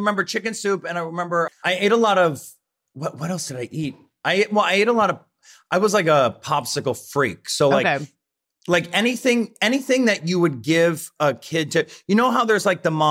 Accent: Rossford, Ohio, United States; Well, I mean, I grew up in Rossford, Ohio, right?

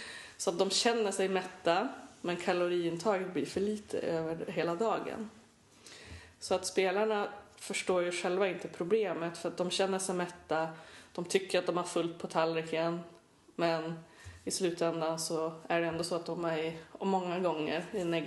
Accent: Skellefteå, Västerbotten County, Sweden; Jag är från Norrland, Skellefteå.

